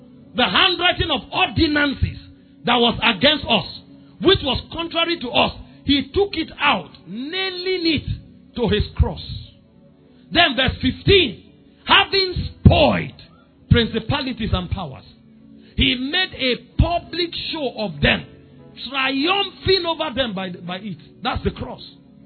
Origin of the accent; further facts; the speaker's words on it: Benue, Nigeria; I'm from Benue. We are warriors.